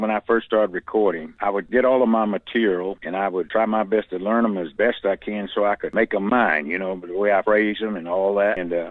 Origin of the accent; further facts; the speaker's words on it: Sledge, Mississippi, United States; My hometown of Sledge, Mississippi, gave, erected me not a statue, but you know, where you read on there where he's from and all that.